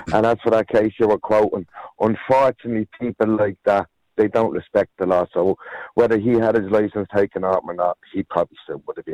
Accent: Dublin, Leinster, Ireland; I'm from Dublin and we're down the country 14 years now.

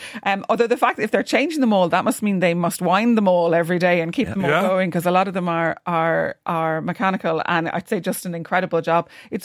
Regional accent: Waterford, Munster, Ireland; I haven't been, even though I grew up in Waterford, and I will be visiting, definitely.

